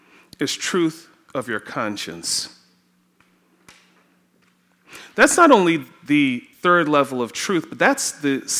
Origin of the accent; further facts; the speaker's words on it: Trinidad & Tobago; now in United States; The cultural truth in the US of A is not the same as what I grew up with in Trinidad.